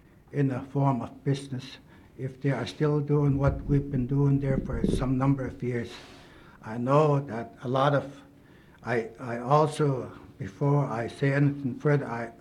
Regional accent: Angoon, Alaska, United States; I come from the Raven, and I come from the Raven House in Angoon.

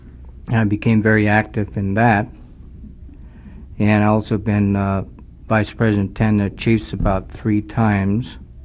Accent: Fort Yukon, Alaska, United States; I was born and raised in Fort Yukon, and I did go to school at Mount Edgecombe.

